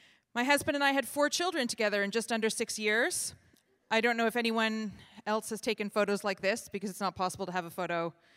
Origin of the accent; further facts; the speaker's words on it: Canada; now in Iceland; I'm First Lady of the country, but I grew up on a farm in Canada. That's why my accent sounds the way that it sounds for you. Studied at the University of Toronto.